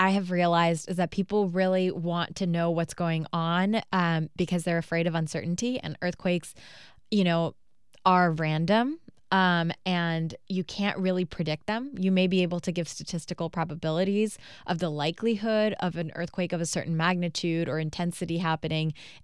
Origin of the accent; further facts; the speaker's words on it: Pakistan; I grew up in Pakistan, which is also earthquake country